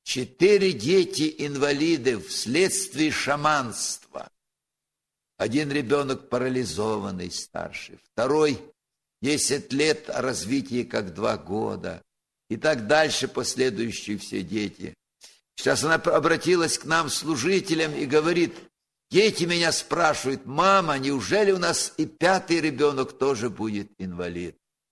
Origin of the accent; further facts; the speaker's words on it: Khabarovsk, Khabarovsk Krai, Russia; У вас сегодня гости издалека, из России, с Дальнего Востока. Я из Хабаровска.